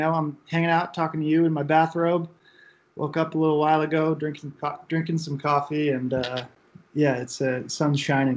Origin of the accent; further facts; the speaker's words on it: Connecticut, United States; also born or lived in California; So I grew up in Connecticut. I was born in California and then moved to Connecticut when I was about 7 or 8.